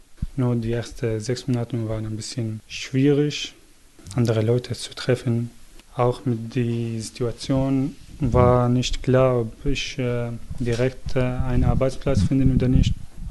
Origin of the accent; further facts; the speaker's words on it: Syria; German is a second language; moved away as an adult; now in Hamburg, Germany; Ich komme aus Syrien und ich habe Pharmazie in Syrien studiert und jetzt zurzeit mache ich ein Praktikum in der Apotheke im Bahrenfeld Stadtteil. Und ich bin in Deutschland seit 2 Jahren.